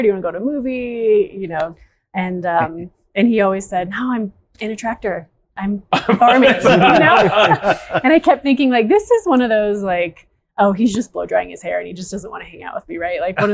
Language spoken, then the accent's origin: English; Littleton, Colorado, United States; now in Fort Collins, United States; So I grew up down in Denver. So I'm also Colorado born and raised. Grew up down in South Denver in Littleton. Moved up to Fort Collins